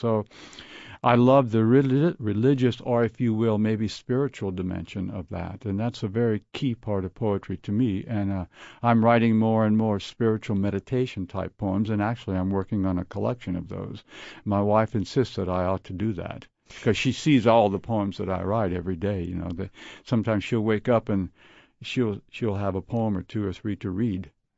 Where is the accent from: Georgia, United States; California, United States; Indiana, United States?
Indiana, United States; Jasper; he worked with the Herald in Jasper, Indiana, my hometown, for 10 years, was the head photographer.